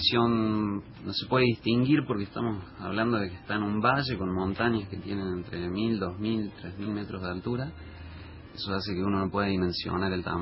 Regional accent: Córdoba, Argentina; now in El Calafate, Argentina; Yo soy de Córdoba, capital.

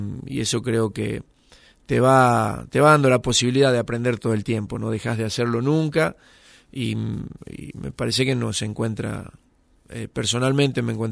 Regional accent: Argentina; quería en mi país poder ser entrenador y qué mejor que serlo en el equipo de mi ciudad.

